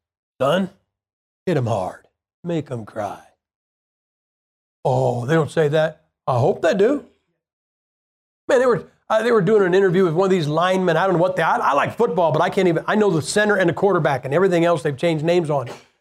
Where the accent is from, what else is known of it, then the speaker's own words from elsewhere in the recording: Massillon, Ohio, United States; the oldest football rivalry in history is my hometown, Masson Tigers, and the Canton McKinley Bulldogs, 8 miles away. Masson, where I am from, is where football started.